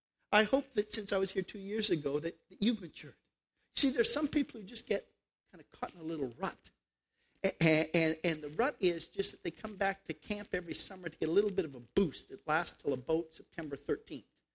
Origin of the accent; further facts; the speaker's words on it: Canada; now in United States; I'm from Canada, eh? And we were moving down from Canada to Texas